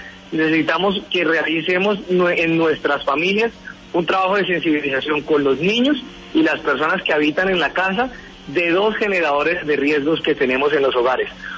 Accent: Colombia; nosotros tenemos la costumbre como colombianos

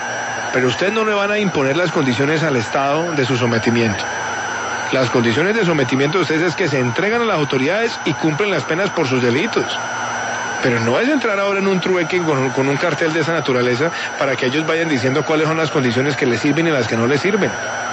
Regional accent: Colombia; como colombianos

